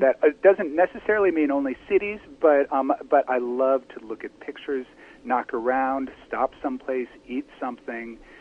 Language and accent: English; Toledo, Ohio, United States; I did, but I grew up in Toledo, Ohio, and so travel for me some of the time was just going to Michigan